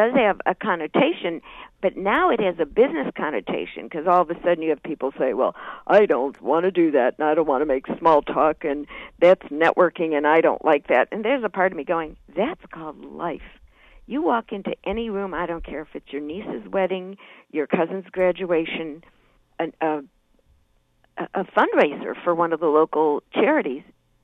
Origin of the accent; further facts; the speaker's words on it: Chicago, Illinois, United States; First, growing up in Chicago, where working a room was, I think, after Mama and Papa, that was the, no, I didn't really learn that right away.